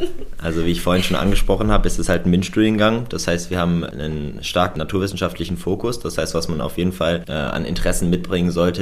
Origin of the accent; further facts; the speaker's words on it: Rhineland-Palatinate, Germany; now in Darmstadt, Germany; also ich komme eigentlich aus der Pfalz und da ist es von der Distanz her ist es schon so ein gutes Stück, dass man halt quasi hinziehen sollte